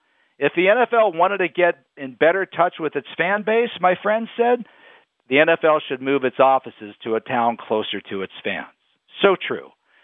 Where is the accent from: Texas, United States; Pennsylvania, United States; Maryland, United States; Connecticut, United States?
Pennsylvania, United States; the back roads of my home state of western Pennsylvania